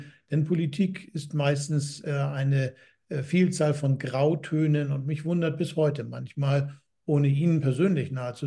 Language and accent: German; Hamburg, Germany; in meiner Heimat Hamburg-Bergedorf